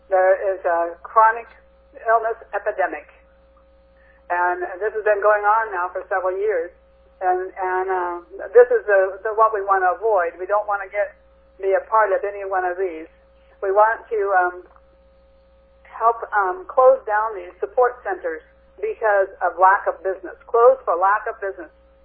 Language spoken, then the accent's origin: English; British Columbia, Canada; even in where I grew up in Okanagan, they had tested them all up there.